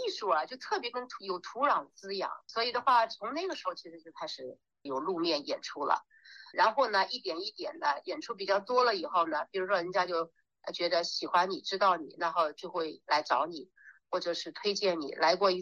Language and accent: Chinese; China; 然后4人一组，只有我一个中国人，其他都是洋人了。